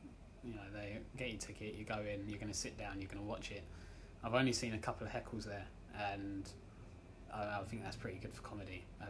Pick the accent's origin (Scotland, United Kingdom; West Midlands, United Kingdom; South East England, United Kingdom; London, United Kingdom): London, United Kingdom; knowing I grew up in London